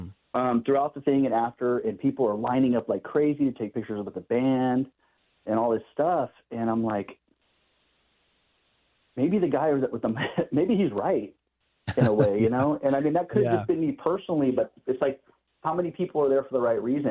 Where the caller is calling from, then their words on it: Tracy, California, United States; I'm calling from Tracy, California.